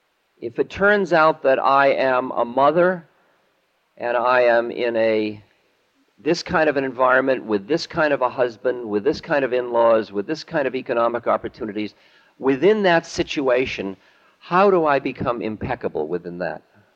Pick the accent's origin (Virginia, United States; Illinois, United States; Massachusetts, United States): Massachusetts, United States; Boston; When I was growing up in Boston, there were the blue laws.